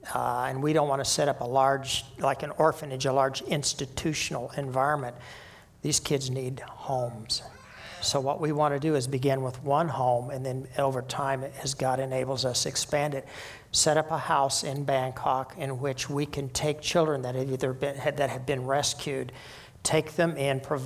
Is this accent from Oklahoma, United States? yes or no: yes; Oklahoma, United States; when I was a kid, I grew up in Oklahoma, and we grew up handling guns, hunting.